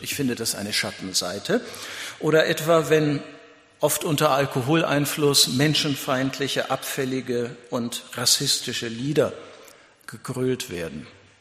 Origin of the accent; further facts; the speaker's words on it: North Germany, Germany; natürlich werden auch im Norden, bei mir in meiner Heimat im Norden, Feste gefeiert.